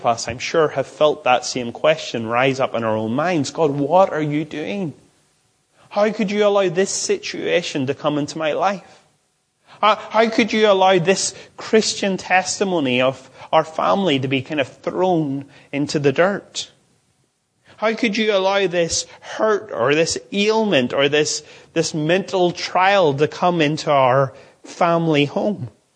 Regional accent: Ballymoney, Northern Ireland, United Kingdom; I come from Ballymoney, which means town of the bog. It's not a very flattering name.

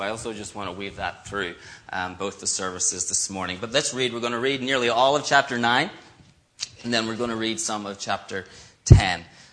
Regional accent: Ireland; accent: Irish; Usually I'm a little nervous that people aren't going to understand my Irish accent. This morning I'm a little nervous I'm going to speak with an American accent.

